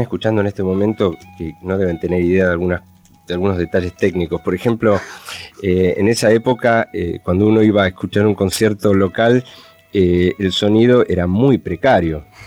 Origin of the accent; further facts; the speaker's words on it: Argentina; Nosotros somos argentinos, tenemos otro sistema.